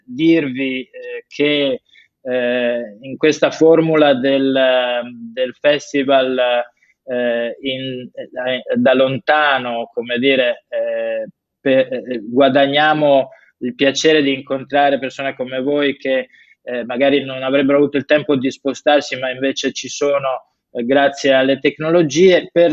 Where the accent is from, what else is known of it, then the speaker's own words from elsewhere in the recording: Veneto, Italy; io sono veneto